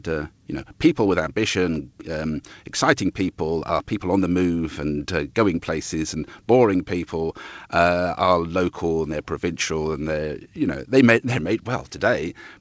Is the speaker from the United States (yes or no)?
no; Epping, East of England, United Kingdom; You can just see it in the kind of celebrations, the events in this little town I used to come from, which I came from, Epping, in the suburb of London.